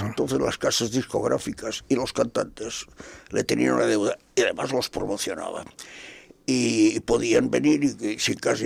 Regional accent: Roda de Barà, Catalonia, Spain; Somos de Roda de Bará, somos una gente que, bueno, es un pueblo desconocido y tal.

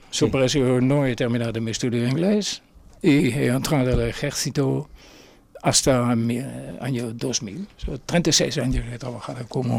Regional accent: Netherlands; Spanish is a second language; Nací en Holanda, he ido, como se dice, al instituto, bachillerato en esta época. Sí. Lógicamente, yo nací en 1945.

